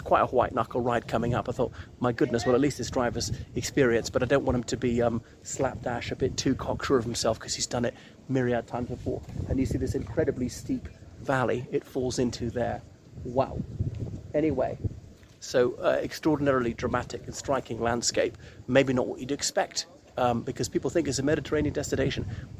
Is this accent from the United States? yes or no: no; Ireland; from Ireland, but I'm not in Ireland. I'm in Madeira, this Portuguese island in the North Atlantic.